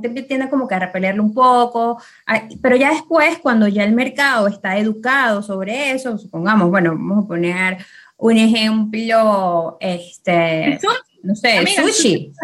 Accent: Venezuela; nosotros crecimos en Latinoamérica y en Venezuela específicamente, muy influenciados por la televisión anglosajona

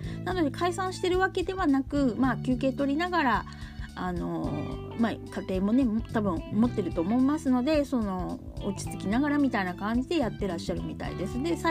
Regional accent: Hiroshima, Japan; でも私、まあ一応広島出身ですから

